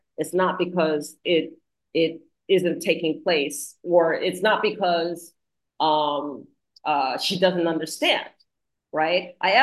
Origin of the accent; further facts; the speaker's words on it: United States; because where I grew up in the United States, and I long for my culture, I long for traditions. But then here I am in Africa